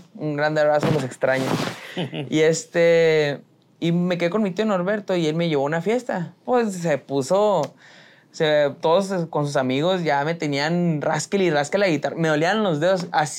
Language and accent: Spanish; Chihuahua, Mexico; accent: Chihuahua; me quitó el acento de Chihuahua, Chihuahua.